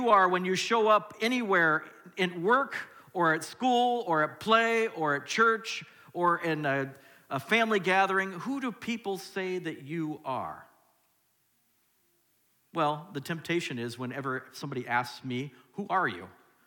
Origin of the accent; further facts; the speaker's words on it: Oregon, United States; I'm from Oregon, and I happen to like shoes a little bit